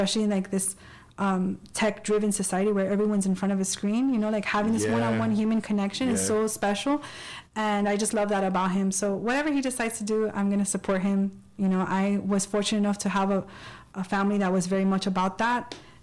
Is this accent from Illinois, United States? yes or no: no; Hialeah, Florida, United States; born and raised in Hialeah